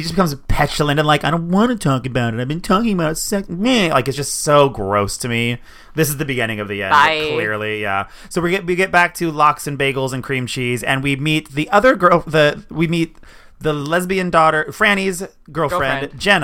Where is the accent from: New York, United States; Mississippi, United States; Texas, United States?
New York, United States; New York City; I was like, I'm a New Yorker and we drink chock.